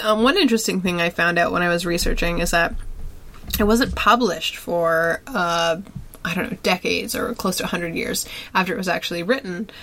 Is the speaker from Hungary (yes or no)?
no; Canada; maybe this novelty is only there for us because we're Canadian and we we live in modern cities